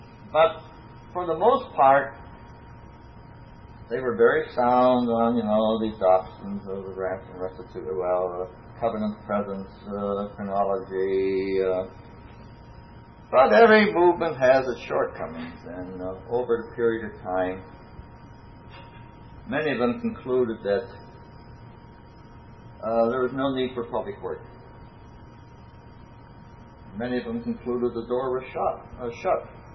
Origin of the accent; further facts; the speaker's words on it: Detroit, Michigan, United States; they found out that I was raised in Detroit